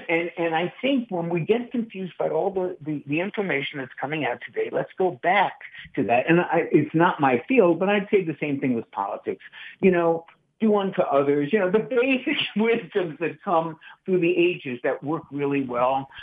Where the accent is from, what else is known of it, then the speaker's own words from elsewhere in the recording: New York City, New York, United States; I see every fast food crappy restaurant that I grew up in New York City on foot.